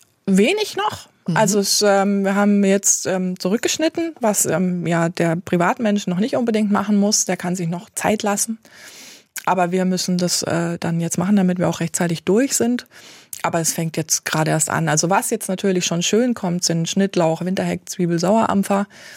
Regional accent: Bavaria, Germany; Meine Heimat, also ich bin in der Gärtnerei groß geworden. Wir haben gewohnt in einer Gärtnerei sozusagen. Meine Eltern waren Staudengärtner, auch schon Demeter damals in Oberfranken.

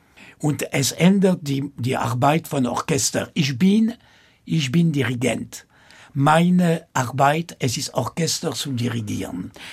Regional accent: France; German is a second language; aber ich bin Franzose und ich komme von einer anderen Welt.

